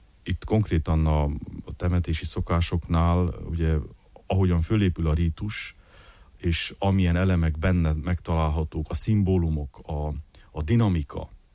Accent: Homoródalmás, Harghita, Romania; Homoró Dalmás, ahonnan származom, van egy Hegyes Alja nevű dűlő, ahol nagyapámmal nagyon sokat, gyermekkoromban nagyon sokat jártam szénát csinálni a mezőn

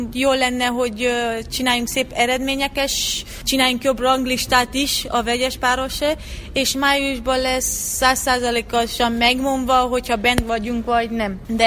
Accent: Târgu Mureș, Mureș County, Romania; Marosvásárhelyen születtem, és Marosvásárhely mindig mellettem volt, mert soha nem fogom elfelejteni, honnan indultam el, és hol kezdtem el az én karrieremet.

